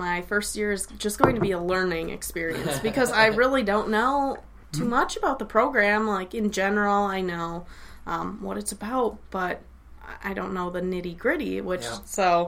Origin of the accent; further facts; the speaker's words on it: Cedarburg, Wisconsin, United States; I'm from Cedarburg, Wisconsin. So a little north of Milwaukee. It's Ozaukee County. I was born and raised there my whole life.